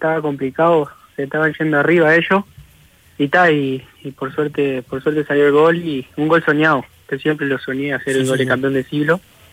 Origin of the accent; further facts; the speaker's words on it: San Bautista, Canelones, Uruguay; San Bautista.